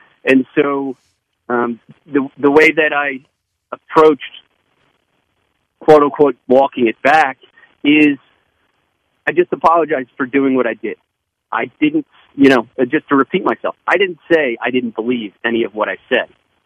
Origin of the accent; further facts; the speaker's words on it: Philadelphia, Pennsylvania, United States; And, of course, I got to pull for my hometown team.